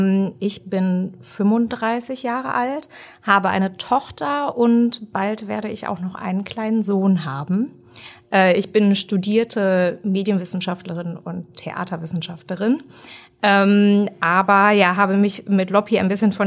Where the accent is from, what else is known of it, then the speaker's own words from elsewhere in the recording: Cologne, North Rhine-Westphalia, Germany; born there; Ja, wir sind gebürtige Kölnerinnen.